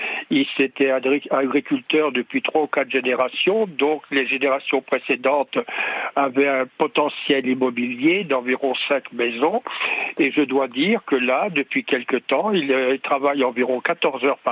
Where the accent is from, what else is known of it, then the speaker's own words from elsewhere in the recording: Auvergne-Rhône-Alpes, France; Moi, je suis de la Drôme et je vous appelle